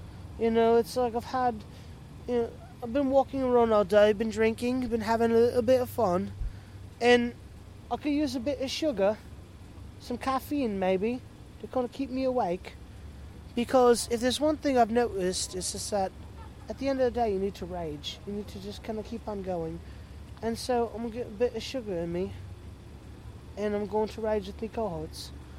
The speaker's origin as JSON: {"language": "English", "town": "Milwaukee", "region": "Wisconsin", "country": "United States", "said": "But, see, the truth of it is, I'm not really from Wolverhampton. I'm from Milwaukee in Wisconsin."}